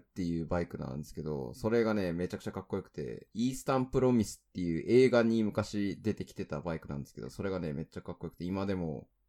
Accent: Kagawa, Japan; 私の出身は香川県なので思い出深いですけどね、瀬戸内海。

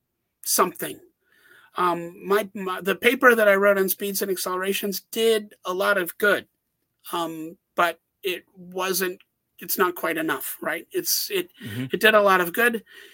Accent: United States; I mean, you know, we always focus, you know, I'm American, so I focus on the United States

